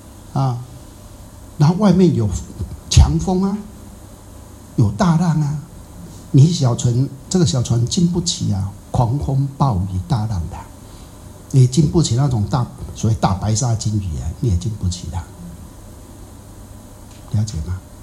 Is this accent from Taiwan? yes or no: yes; Hengchun, Pingtung County, Taiwan; 像我们的故乡啊，恒春那边就有叫做乌兰比有个灯塔